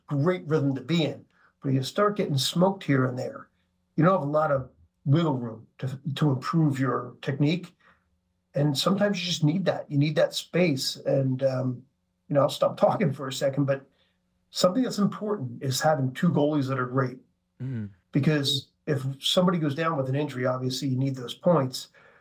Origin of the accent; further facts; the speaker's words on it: Philadelphia, Pennsylvania, United States; I grew up in Philadelphia